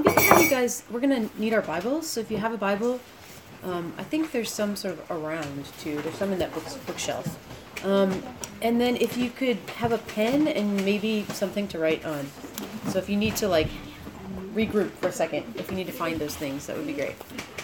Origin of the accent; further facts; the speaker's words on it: Chicago, Illinois, United States; now in Michigan, United States; And I live in Michigan. I am 36. So that's just a tiny bit about me. I'm from Chicago area originally.